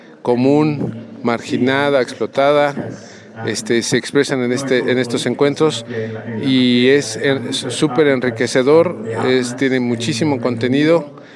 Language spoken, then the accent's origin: Spanish; Mexico City, Mexico; Vengo de la Ciudad de México. Soy estudiante de la Universidad Autónoma de la Ciudad de México de la licenciatura de Antropología Social.